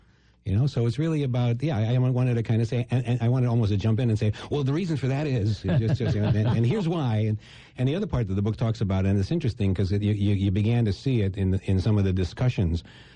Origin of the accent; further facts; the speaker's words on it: Jersey City, New Jersey, United States; also born or lived in Argentina; Well, I was born in Argentina, but I lived in New Jersey for quite a while.